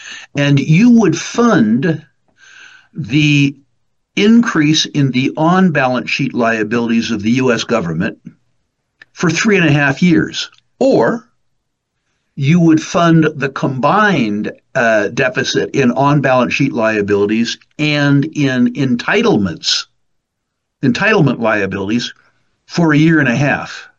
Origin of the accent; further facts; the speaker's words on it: United States; Almost pathologically stupid, to my benefit as an American, but to my detriment as an investor in Canadian oil and gas.